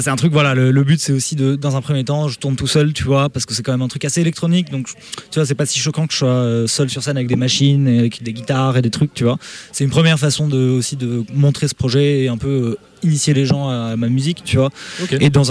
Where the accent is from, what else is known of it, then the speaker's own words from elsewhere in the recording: Spain; moved away as an adult; now in France; moi, j'ai pas grandi en France. J'ai grandi en Espagne, parce que je suis franco-espagnol. Maman espagnole, papa français, on va dire. Et j'ai grandi en Espagne et je suis arrivé à 18 ans ici.